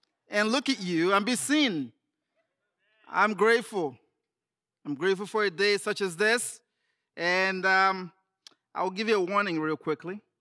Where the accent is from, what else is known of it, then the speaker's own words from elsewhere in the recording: Nigeria; moved away as an adult; now in United States; I am Nigerian-American. I became American, if you will, over, 13 years ago. But I'd grown up in Nigeria, and in my, 21, I moved down to the U.S.